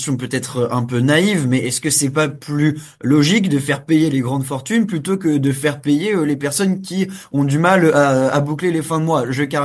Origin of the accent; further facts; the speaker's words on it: Belgium; Beaucoup étaient d'ailleurs venus vivre chez nous en Belgique pour certains avantages.